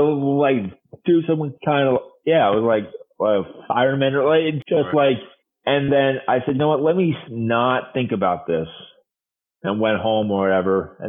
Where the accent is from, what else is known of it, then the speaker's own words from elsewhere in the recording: Northeast, United States; I think growing up in the Northeast and having the friends that I had, the mindset I had wasn't a normal person